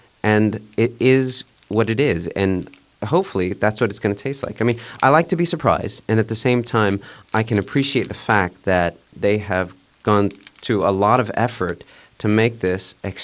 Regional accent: United States; now in Japan; And, you know, I come from the United States where everything is way too sweet.

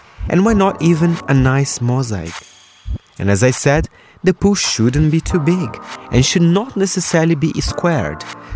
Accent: São Paulo, Brazil; now in London, United Kingdom; Growing up in Brazil, I was lucky to live in a house in Jardim Passárgada, in the suburbs of São Paulo, with a lovely mid-sized pool, complete with a wooden deck.

